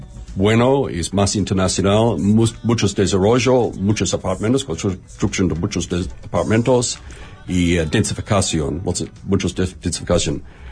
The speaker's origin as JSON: {"language": "Spanish", "town": "Sydney", "region": "New South Wales", "country": "Australia", "second_language": "Spanish", "said": "Sí, soy de Sydney, mi familia de Sydney, los colonistas original"}